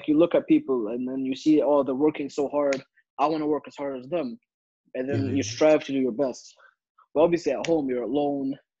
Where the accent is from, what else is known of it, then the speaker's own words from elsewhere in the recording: Algeria; I'm from Algeria.